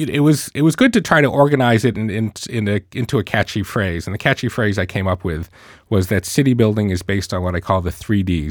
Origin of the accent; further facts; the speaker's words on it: Boston, Massachusetts, United States; But growing up in Boston, I remember from the 1970s and 1980s that that was not the case